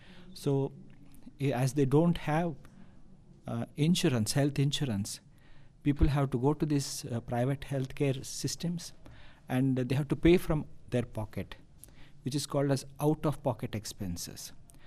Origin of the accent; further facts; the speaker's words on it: Karnataka, India; English is a second language; I'm from India. I'm a medical doctor. And I'm from one of the southern states in India by name Karnataka.